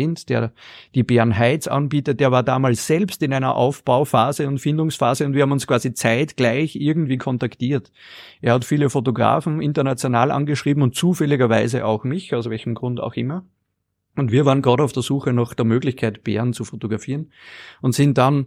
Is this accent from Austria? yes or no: yes; Austria; ich komme aus dem Norden Österreichs